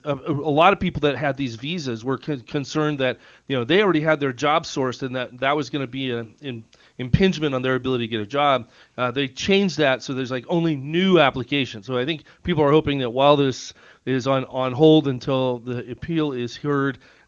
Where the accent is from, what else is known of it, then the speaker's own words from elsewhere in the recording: Nevada, United States; I've been born and raised in Nevada. Nevada, I think, has a work ethic.